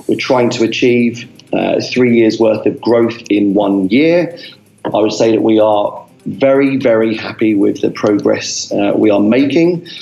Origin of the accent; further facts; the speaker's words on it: United Kingdom; it's extremely easy to do business over there as a Brit over there, very well received